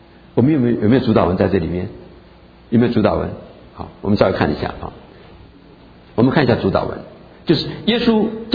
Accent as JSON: {"language": "Chinese", "country": "China", "said": "这是我们中国人所讲的劝人为善没有错"}